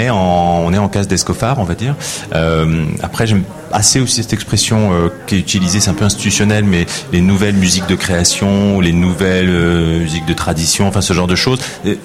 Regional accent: Brittany, France; on est finalement un peu à l'image de ce que sont les musiciens on va dire de Bretagne, puisqu'on vient de Bretagne

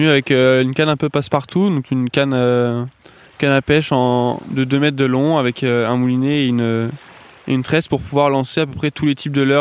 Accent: Normandy, France; now in Brest, France; j'ai 22 ans, je viens de Normandie et je suis actuellement en master 2 expertise et gestion de l'environnement littoral à Brest.

